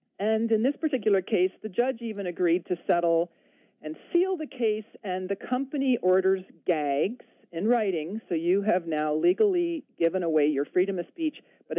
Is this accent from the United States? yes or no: no; Canada; I grew up in Canada, where we have been taught and believed we have most of the fresh water in the world.